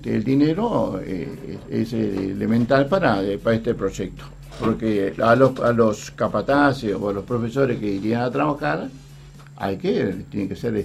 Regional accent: Melo, Cerro Largo, Uruguay; yo que soy de Melo

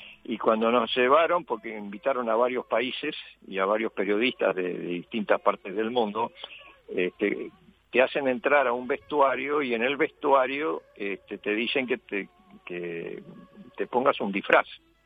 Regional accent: Uruguay; acá en Uruguay, en mi país

